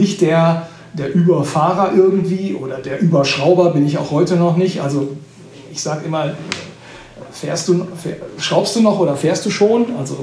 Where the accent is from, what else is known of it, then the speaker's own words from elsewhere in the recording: North Rhine-Westphalia, Germany; ich komme gebürtig aus dem Sauerland